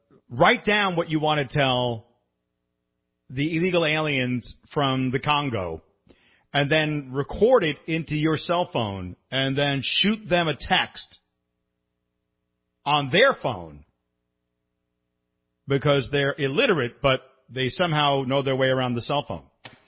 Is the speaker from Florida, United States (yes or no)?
no; New York City, New York, United States; I grew up in New York. It can get bitter cold in the winter.